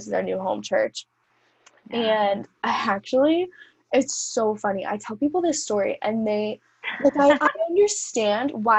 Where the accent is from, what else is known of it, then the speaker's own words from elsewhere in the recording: New Jersey, United States; So I'm from New Jersey, born and raised in the amazingly horrible state of New Jersey. I'm from South Jersey specifically, so if anyone out there is listening, it's South Jersey.